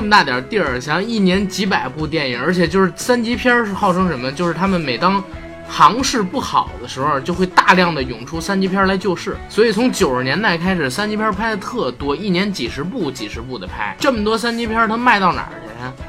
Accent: China; 我们作为孩子，作为大陆人，我们也没见过。

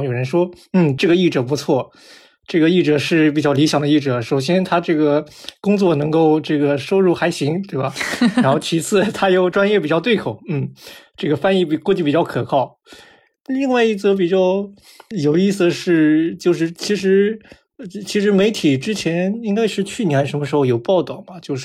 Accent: China; 然后我说我是中国来的。

